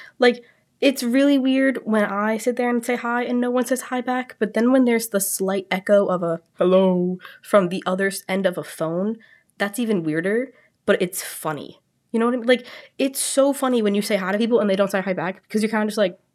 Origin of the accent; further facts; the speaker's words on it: Brewster, New York, United States; I am from Brewster, New York. That's about 4.5 hours away, so that's pretty cool. A little bit near the city.